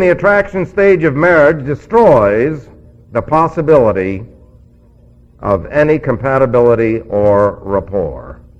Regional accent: New York City, New York, United States; That's like people used to say to me, where are you from? And I'd say, New York.

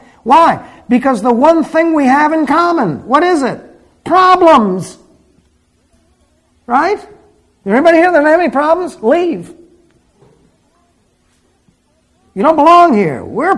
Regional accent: New York City, New York, United States; born there; like I was born in New York City. I can't help that.

